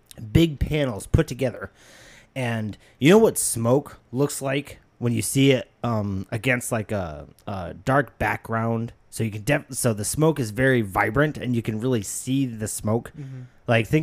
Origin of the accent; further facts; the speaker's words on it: Canada; So. Well, yeah, because I'm from Canada.